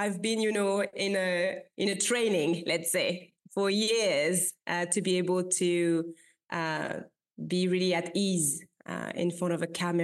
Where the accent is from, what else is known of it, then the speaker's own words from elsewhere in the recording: Île-de-France, France; now in London, United Kingdom; I grew up in Paris, not really in Paris, but just, you know, a couple of minutes away from Paris. So yes, I'm living now in London, but I'm French. Yeah, born and raised there.